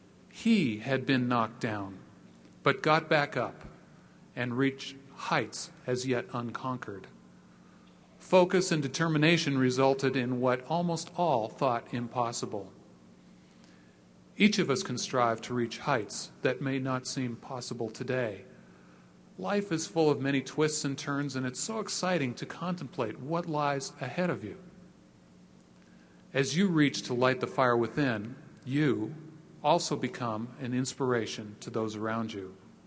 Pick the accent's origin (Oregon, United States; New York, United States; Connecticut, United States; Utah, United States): Utah, United States; When I traveled across the U.S. or abroad during those times, mentioning that I was from Utah was met with comments of bribery and dishonesty.